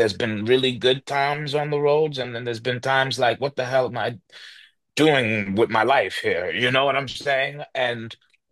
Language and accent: English; New York, United States; because we're both from New York